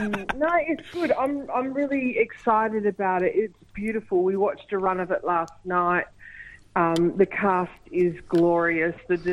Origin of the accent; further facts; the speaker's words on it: Western Australia, Australia; now in Perth, Australia; my mob are from, we all live in Perth now, but we're mostly from the Wheatbelt.